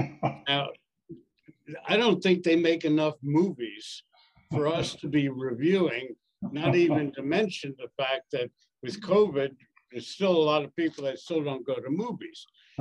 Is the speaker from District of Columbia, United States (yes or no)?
yes; Washington, District of Columbia, United States; I went to a graduation event at George Washington University in Washington, D.C., which is my hometown.